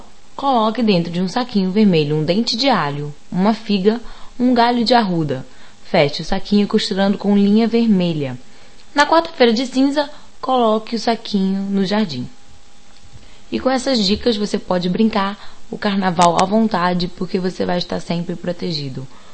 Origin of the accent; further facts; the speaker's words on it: Rio de Janeiro, Brazil; accent: carioca; como a maioria sabe, ou percebeu, eu sou carioca, então às vezes esse X intrometido entra no lugar dos S's